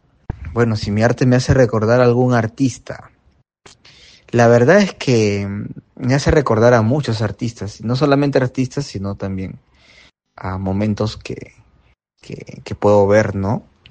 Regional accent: Peru; Por ahora tengo mi individual en mi país, ¿no? Que es con la galería que me representa, que me han acogido en esta feria, que se llama La Galería La Galería, en San Isidro

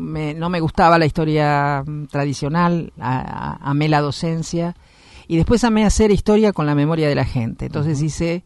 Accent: Buenos Aires, Argentina; Sí, sí, soy de Buenos Aires.

